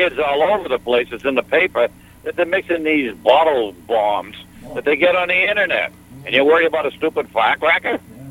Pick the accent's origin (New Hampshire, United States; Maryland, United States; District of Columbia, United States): New Hampshire, United States; Salem; I grew up in Salem, New Hampshire, so fireworks were legal.